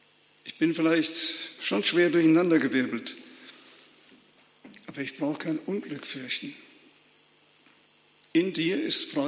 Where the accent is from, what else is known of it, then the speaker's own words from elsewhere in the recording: Frankfurt, Hesse, Germany; Also ich bin allen hier als Frankfurter Städter total unterlegen.